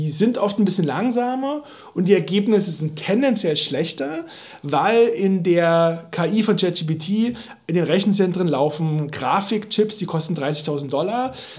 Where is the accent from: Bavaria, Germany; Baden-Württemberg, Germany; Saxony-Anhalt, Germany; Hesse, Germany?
Saxony-Anhalt, Germany; Halle; now in Berlin, Germany; ich bin gebürtig aus Halle und habe da 25 Jahre gelebt, wohne jetzt in Berlin.